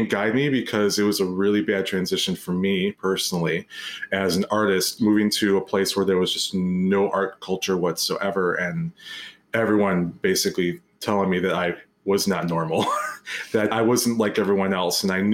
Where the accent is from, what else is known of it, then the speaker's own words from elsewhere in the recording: Glastonbury, South West England, United Kingdom; now in North America; I grew up in Glastonbury, England, and Glastonbury has a very huge pagan and also Christian history